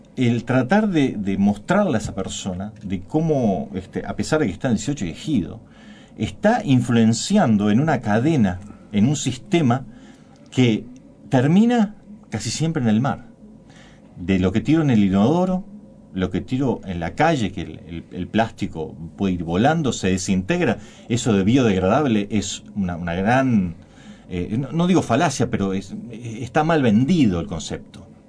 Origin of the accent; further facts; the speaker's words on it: Uruguay; como uruguayos, tenemos educación, estamos informados